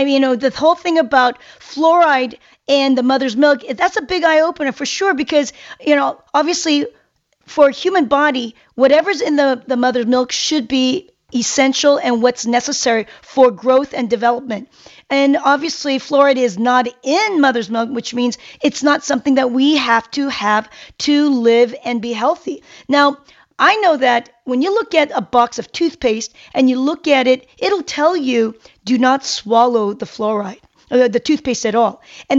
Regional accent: South Korea; I grew up in Korea, Paul, and back then I remember in our elementary school, my father worked for U.S. government, so I went to the military school.

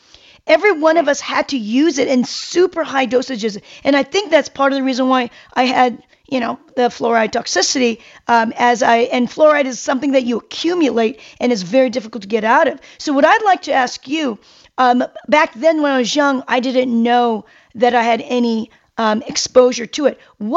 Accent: South Korea; I grew up in Korea, Paul, and back then I remember in our elementary school, my father worked for U.S. government, so I went to the military school.

